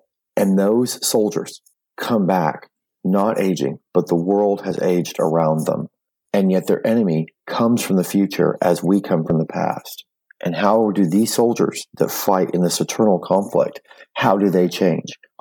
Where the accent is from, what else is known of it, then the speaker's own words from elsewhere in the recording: Oklahoma, United States; You know, and I grew up in Northern Oklahoma. And so, you know, no one had this.